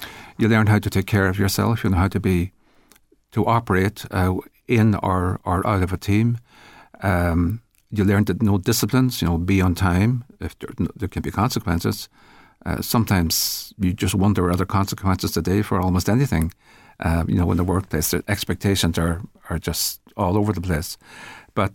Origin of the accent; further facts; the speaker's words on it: Kilmacrennan, Ulster, Ireland; also born or lived in Buncrana; I was born in Muncrana and raised in about a mile or so outside a small village called Kilmacrennan in Donegal, which is not so far from Letterkenny. And it was the side of a hill, really, surrounded by small farmers, hill farmers. We were a military family